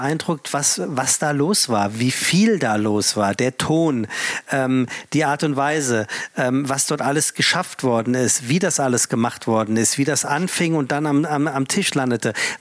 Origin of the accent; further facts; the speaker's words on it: Frankfurt, Hesse, Germany; Frankfurt und zwar Hiptebach, auch nicht in Sachsenhausen, was Triptebach wäre, sondern ich bin waschechte Frankfurter.